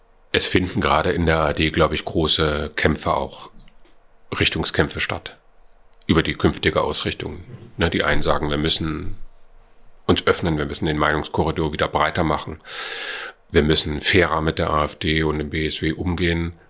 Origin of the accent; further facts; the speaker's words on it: East Germany, Germany; ich bin ein Kind der DDR, ich war 17 zur Wende